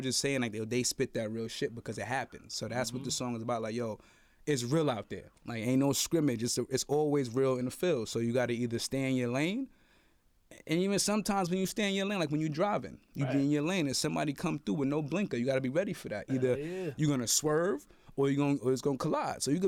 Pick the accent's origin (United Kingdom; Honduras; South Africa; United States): United States; Chicago, Illinois; He was from Chi-Town, you know, I'm from Chicago.